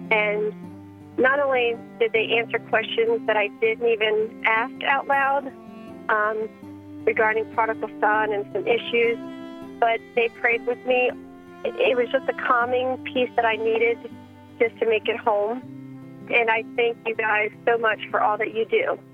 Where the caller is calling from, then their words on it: Virginia, United States; I'm calling from Virginia.